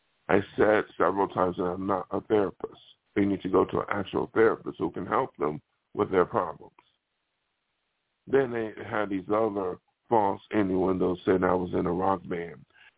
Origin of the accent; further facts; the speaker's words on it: Buffalo, New York, United States; Now, some of these people may be from Buffalo. I don't want to deal with from my hometown